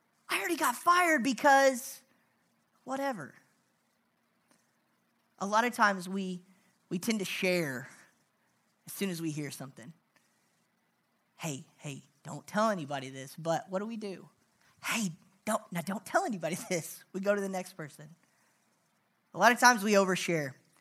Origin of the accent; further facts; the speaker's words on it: Mannford, Oklahoma, United States; I grew up in Manford. Manford's right next to Cleveland.